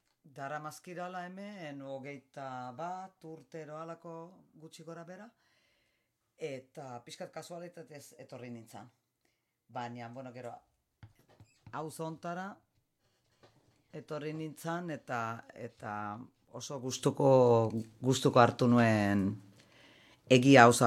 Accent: Helsinki, Uusimaa, Finland; now in Donostia, Spain; ni Helsinkikoa naiz, beraz Donostira etortzea, zan olan pixkat hiri txikiago batera etortzea

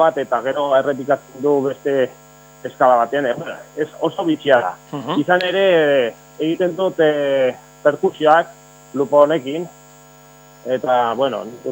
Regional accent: Pamplona, Navarre, Spain; Boa, ni Iruñakoa naiz, eta hainbat taldetan joan nindut

